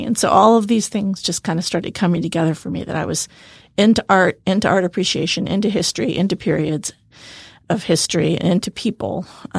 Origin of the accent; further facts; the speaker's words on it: Austin, Texas, United States; I am from Austin, born and raised in Austin, Texas. And I grew up in a very large family. I'm the last of nine, actually.